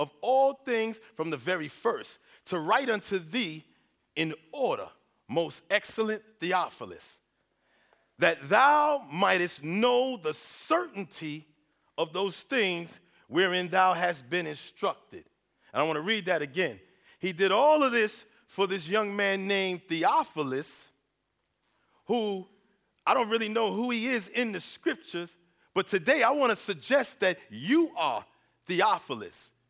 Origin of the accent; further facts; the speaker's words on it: New York City, New York, United States; You know, we come from New York City, and we come on a missions trip to serve, but I feel like God has brought us here to be served.